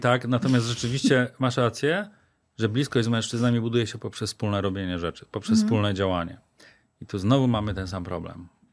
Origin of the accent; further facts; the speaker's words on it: Silesian Voivodeship, Poland; Znaczy wiecie, że ja się wychowałem na Górnym Śląsku. I tam jest kultura picia piwa.